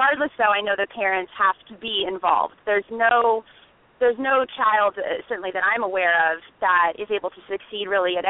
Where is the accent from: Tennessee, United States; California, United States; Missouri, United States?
California, United States; Southern California is traditionally one of, if not the most difficult sections in the country. And when I was growing up